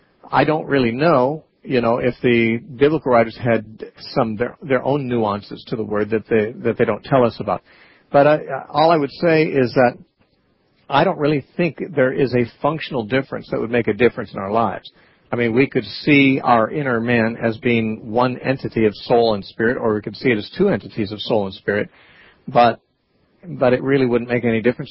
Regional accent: Santa Cruz, California, United States; Our next caller is David from Santa Cruz, my hometown.

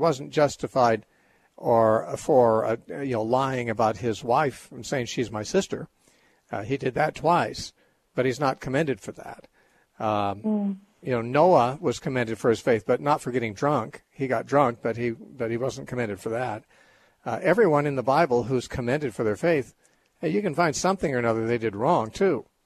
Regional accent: San Bernardino, California, United States; born there; from my hometown. Actually, I was born in St. Bernardine's Hospital.

